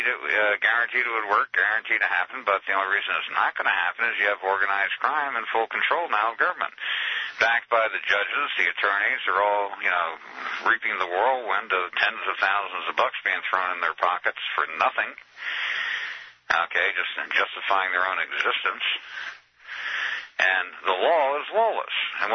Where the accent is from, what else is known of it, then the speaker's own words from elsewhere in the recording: New Zealand; Now, New Zealand had the exact same situation growing up in New Zealand.